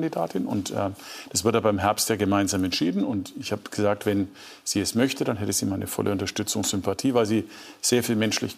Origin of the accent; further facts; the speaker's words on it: Nuremberg, Bavaria, Germany; Meine Heimatstadt Nürnberg zum Beispiel, toll.